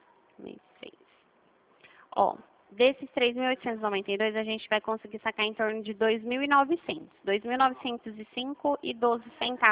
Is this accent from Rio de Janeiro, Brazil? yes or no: no; Dracena, São Paulo, Brazil; Eu sou daqui de Dracena.